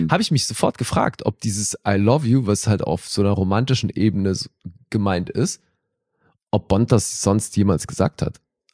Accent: Bern, Switzerland; wir haben in meiner Heimat gedreht, literally. Ne? Also wir sind hier im Kanton Bern

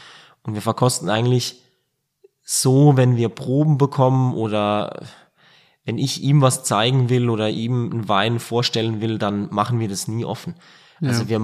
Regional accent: Rhineland-Palatinate, Germany; ich habe daheim aus der Südpfalz, wo ich herkomme, immer noch einen sehr aktiven Freundeskreis.

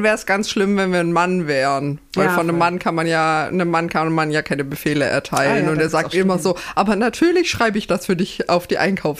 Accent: Tübingen, Baden-Württemberg, Germany; now in Leipzig, Germany; Da, wo ich herkomme, in Tübingen, kann man eigentlich sehr schön Fahrrad fahren.

